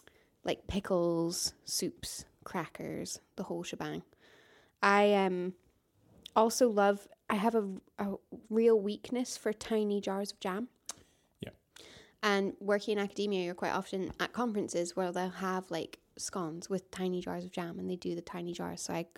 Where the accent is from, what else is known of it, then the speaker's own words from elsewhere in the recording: Scotland, United Kingdom; I grew up in Aberdeenshire. And we used to spend quite a lot of time on the Moray Coast when I was little. Up in Fintorn.